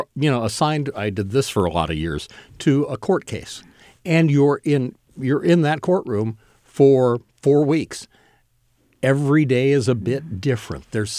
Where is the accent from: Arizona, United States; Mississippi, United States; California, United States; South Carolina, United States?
California, United States; Bishop; I'm a kid from Bishop, California.